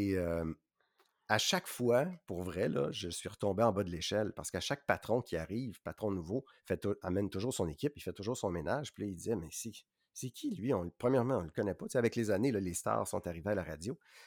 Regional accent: Joliette, Quebec, Canada; J'avais une opportunité de travailler à Rivière-du-Loup ou à Joliette, qui était dans mon patelin, qui offrait à peu près la même chose.

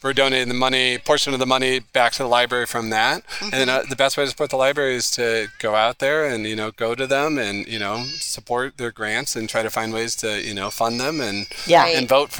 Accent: St. Louis, Missouri, United States; now in Coeur d'Alene, United States; And I'm from St. Louis, so blues, jazz, that's what we want.

